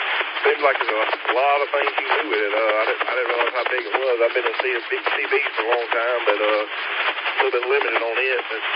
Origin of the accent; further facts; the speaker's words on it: Greenwood, South Carolina, United States; I'm actually originally from Greenwood.